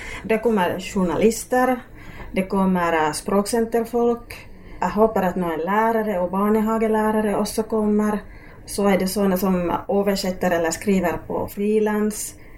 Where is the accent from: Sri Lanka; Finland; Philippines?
Finland; Oulu, North Ostrobothnia; moved away as an adult; also born or lived in Helsinki; now in Norway; Jag kommer från Finland, jag är född i Oulu, Uleåborg, och mina föräldrar kommer från Östfinland, Kainu och Savolax. Och jag har bott i huvudstadsregionen i Helsinki i nästan 20 år och sen 10 år här i Norge.